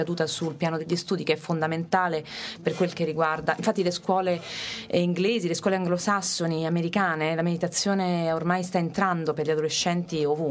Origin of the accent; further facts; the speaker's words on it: Rome, Lazio, Italy; io ho voluto portarlo nelle scuole pubbliche di Roma, sono romana.